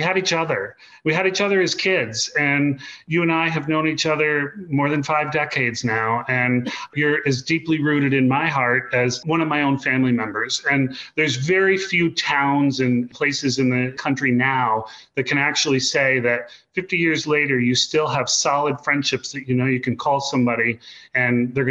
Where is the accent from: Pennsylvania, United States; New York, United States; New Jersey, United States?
New York, United States; Hollowville; Well, you know, growing up in Hollowville, New York, most people, when they're in small towns, they always say, I want to get out of this small town.